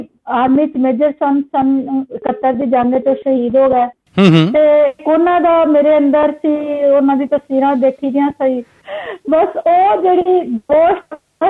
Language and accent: Punjabi; Lahore, Punjab, Pakistan; ਅਸੀਂ ਪ੍ਰੋਪਰ ਲਾਹੌਰ ਦੇ ਰਹਿਣ ਵਾਲੇ ਹਾਂ, ਸ਼ੁਰੂ ਤੋਂ ਲੈ ਕੇ ਇੱਥੋਂ ਦੀ ਹੀ ਮੇਰੀ ਜੰਪਲ ਹੈ, ਇੱਥੋਂ ਦੀ ਹੀ ਤਾਲੀਮ ਹੈ, ਇੱਥੇ ਹੀ ਮੈਂ ਨੌਕਰੀ ਕੀਤੀ, ਅੱਲਾਹ ਤਾਲਾ ਨੇ ਇੱਥੇ ਹੀ ਮੇਰੀ ਸ਼ਾਦੀ ਹੋਈ, ਸਾਰੀ ਜ਼ਿੰਦਗੀ ਇੱਥੇ ਲਾਹੌਰ ਹੀ ਲੰਘ ਗਈ ਹੈ।